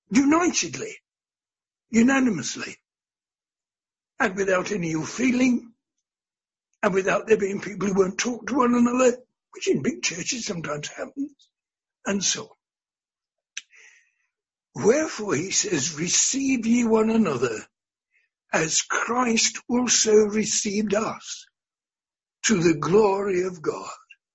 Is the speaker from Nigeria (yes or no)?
yes; Nigeria; that it's the culture we come from. We come from Nigeria, and there are those there from the West Indies.